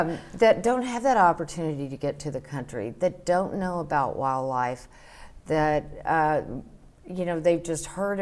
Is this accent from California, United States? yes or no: no; Texas, United States; And growing up in a small town, we're from San Saba County.